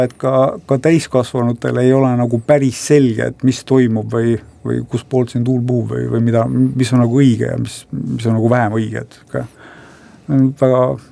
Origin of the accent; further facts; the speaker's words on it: Kuressaare, Saare County, Estonia; olen Kuressaarest jah , et elasin ütleme bussijaama kandis , Ida-Niidu ja Kesklinna vahel siis